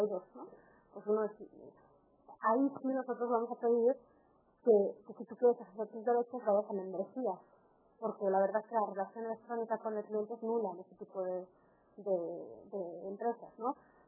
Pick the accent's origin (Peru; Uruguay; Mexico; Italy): Mexico; porque simplemente porque somos mexicanos